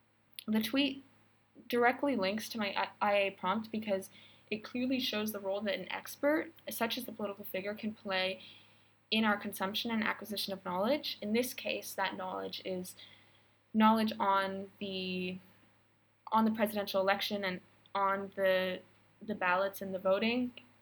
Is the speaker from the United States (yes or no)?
yes; United States; and also like being an American